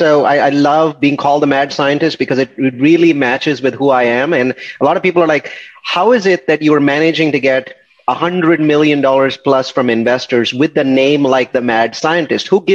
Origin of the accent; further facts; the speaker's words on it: India; moved away as an adult; Oh yeah, so I'm from India and I came here in 1997 and things are blowing up.